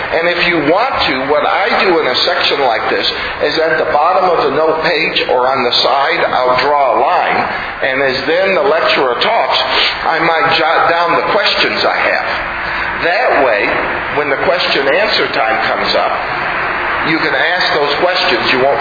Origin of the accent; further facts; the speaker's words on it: Houston, Texas, United States; Now, I'm from Houston, which is very, very humid.